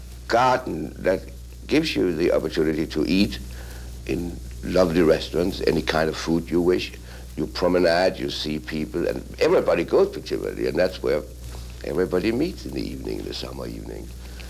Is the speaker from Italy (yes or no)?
no; Copenhagen, Capital Region of Denmark, Denmark; born there; English is a second language; I was born in Copenhagen, in a street called Klassensgade, number 40, on the third floor.